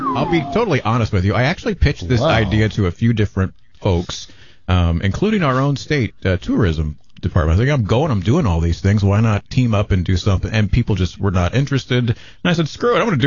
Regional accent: Missouri, United States; I was really not doing a lot of stuff here in my home state, our home state of Missouri.

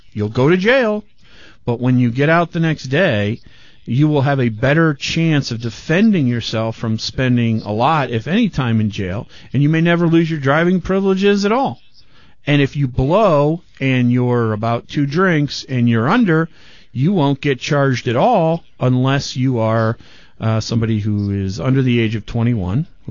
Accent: Michigan, United States; Michigan, my home state.

